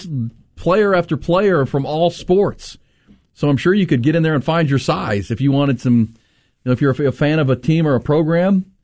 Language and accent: English; Houston, Texas, United States; Yeah, we used to do that too down when I grew up in Houston, the Cypress Creek.